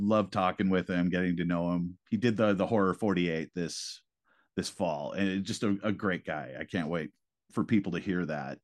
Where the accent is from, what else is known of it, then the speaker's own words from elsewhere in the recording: California, United States; I grew up in the Bay Area, and San Francisco is one of my favorite cities in the whole world.